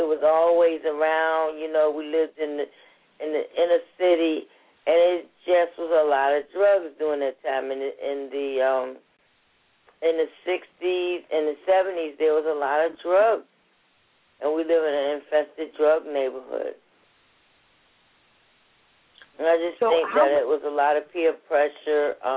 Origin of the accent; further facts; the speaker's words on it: New York City, New York, United States; also born or lived in Virginia; I grew up in Harlem in the Bronx in New York, I was born here in Virginia.